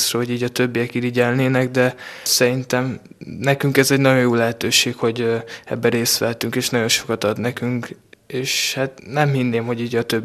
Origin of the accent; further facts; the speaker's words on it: Szügy, Nógrád, Hungary; Én Nógrád megyéből, Szügy, ez Balassagyarmattól 5 kilométerre kis.